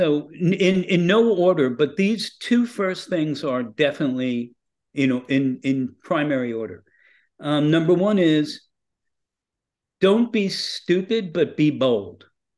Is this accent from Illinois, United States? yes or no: no; Brooklyn, New York, United States; if I came from Brooklyn, I came from a minority area, my parents weren't happy that I was going to be called somebody's assistant